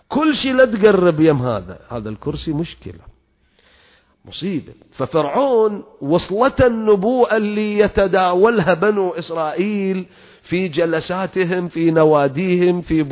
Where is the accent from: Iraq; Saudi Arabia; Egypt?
Iraq; عندنا بالعراق يقولون حبوبة